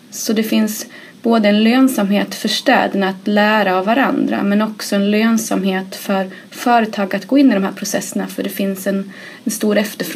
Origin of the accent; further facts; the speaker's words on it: Östersund, Jämtland County, Sweden; now in Malmö, Sweden; som du kanske hör på dialekten så är jag inte skåning från början. Jag kommer från Östersund men har bott i Skåne sedan 2000 och i Malmö har jag bott i drygt 7 år.